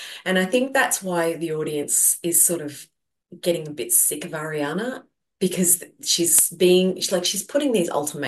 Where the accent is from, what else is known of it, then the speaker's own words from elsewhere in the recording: Australia; I'm Aussie.